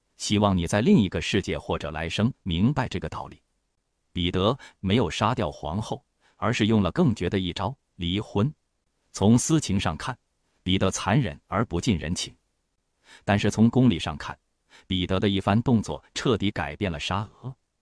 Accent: China; 作为中国人

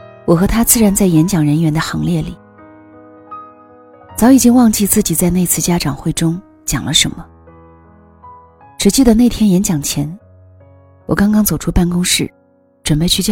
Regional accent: Northwest China, China; 我从小是在西北的一座小城中长大，这座城市很孤独，很空旷。

